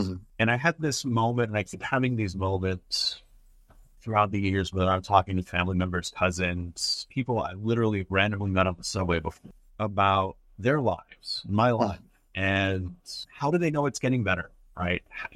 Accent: Lubbock, Texas, United States; also born or lived in Big Spring / El Paso; So I'm Latino, right? I consider El Paso, Texas, my hometown. I grew up in a town called Lubbock, Texas. I was born in an even smaller town called Big Spring, Texas.

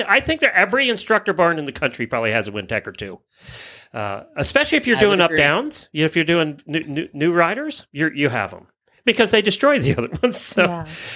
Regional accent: Pennsylvania, United States; we grew up in Lancaster County, Pennsylvania, where things were pretty bland, right?

